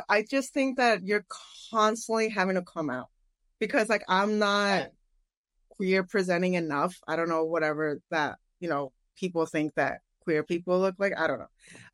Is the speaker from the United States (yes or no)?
no; Mexico City, Mexico; English is a second language; being Mexico City and allowing me to go back to my home country, I was like, I have to go for this.